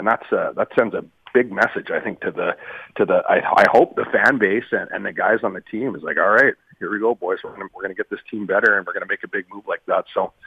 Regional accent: Red Deer, Alberta, Canada; I'm from Red Deer, an hour away.

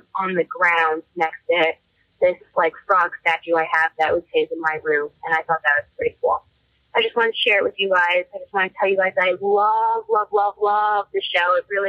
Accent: Long Island, New York, United States; I'm from Long Island, New York.

